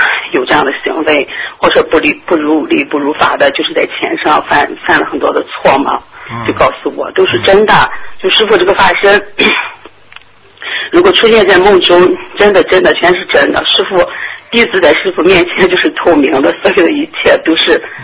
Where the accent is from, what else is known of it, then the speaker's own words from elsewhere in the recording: Shanghai, China; 然后我是上海的